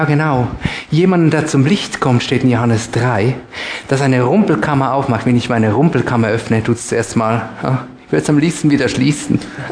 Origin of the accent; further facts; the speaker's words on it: Zürich, Zurich, Switzerland; Hinten und vorne nicht, sagen wir als Zürcher.